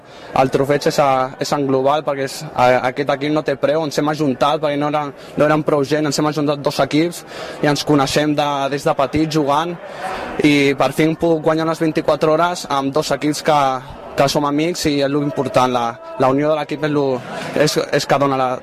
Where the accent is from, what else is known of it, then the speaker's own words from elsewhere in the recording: Sitges, Catalonia, Spain; soc de Sitges, però jo he jugat sempre a 24 hores de Vilanova